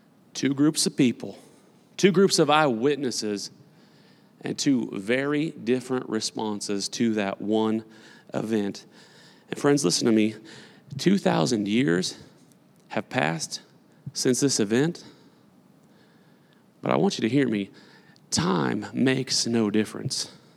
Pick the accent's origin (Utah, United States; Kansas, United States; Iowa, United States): Kansas, United States; Newton; Come on, I was born and raised in Newton, Kansas. We went to church every Sunday.